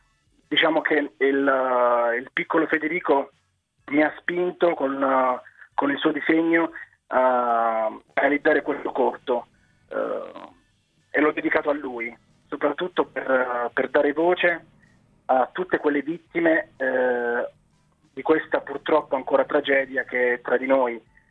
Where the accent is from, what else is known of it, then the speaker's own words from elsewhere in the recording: Apulia, Italy; Allora, inizialmente io sono pugliese, ecco, diciamo che ho un rapporto un po' conflittuale con la mia terra